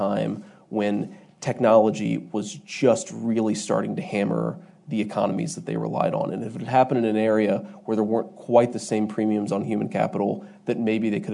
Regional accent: Middletown, United States; and even when I was growing up in Middletown.

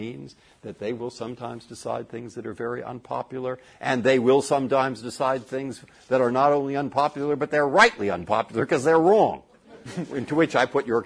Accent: San Francisco, California, United States; also born or lived in Cambridge, United States; because I'd spent a lot of time growing up in San Francisco or sometime, and then I'd lived in Cambridge, Massachusetts.

